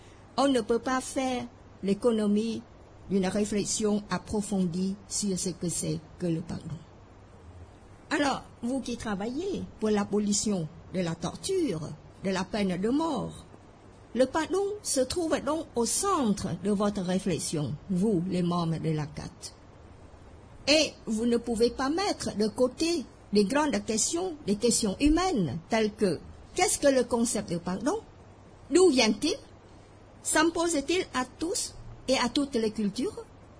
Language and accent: French; Cambodia; moved away as an adult; now in France; Oh, je viens de ce pays d'Asie, le Cambodge, et je suis arrivée en France en 1980 avec mes 3 enfants.